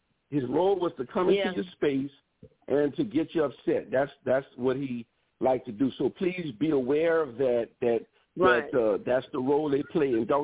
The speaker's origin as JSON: {"language": "English", "town": "New Orleans", "region": "Louisiana", "country": "United States", "said": "I'm from New Orleans, after all."}